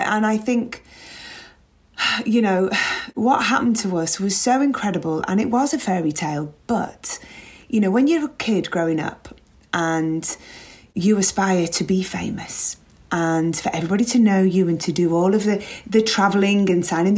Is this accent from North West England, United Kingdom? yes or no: yes; Liverpool, North West England, United Kingdom; grew up loving my footy, and it's a big part of growing up in Liverpool.